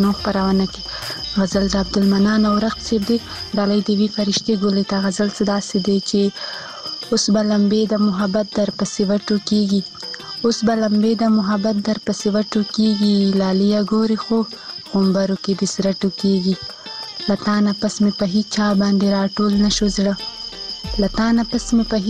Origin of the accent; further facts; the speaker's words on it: Khyber Pakhtunkhwa, Pakistan; زه خبرې له وزیرستان یم